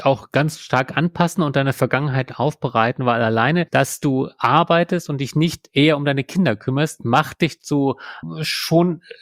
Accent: Germany; born there; ich bin in Deutschland geboren und meine Eltern meinten damals, dieses Kind muss in erster Linie Deutsch sprechen. Also zweisprachige Erziehung und so weiter.

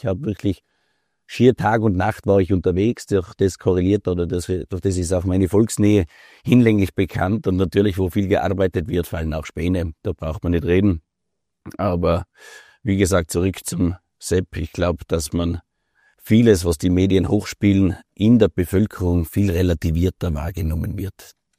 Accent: Tyrol, Austria; ob das zwischen Osttirol und dem Außerfern von Landeck bis nach Kufstein war in meiner Heimatgemeinde per se

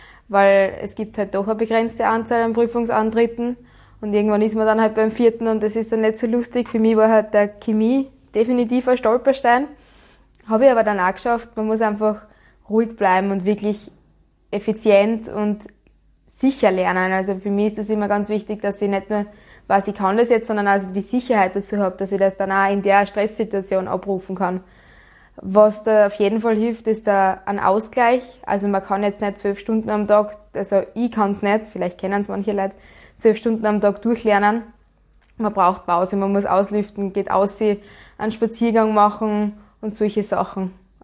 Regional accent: Frohnleiten, Styria, Austria; bin 26 Jahre alt, bin aus Fronleiten

